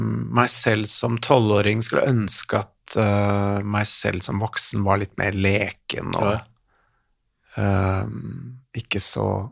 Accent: Oslo, Norway; Jeg er født og oppvokst i Ullevål Hageby-området.

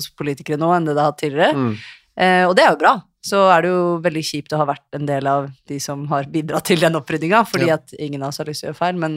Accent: Oslo, Norway; så bodde jeg, jeg vokste opp på Holmlia

